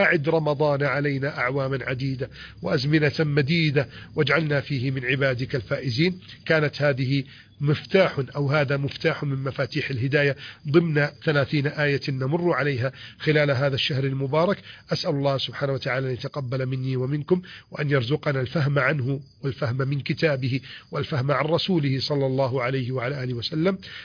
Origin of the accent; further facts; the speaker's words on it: Egypt; بلدنا مصر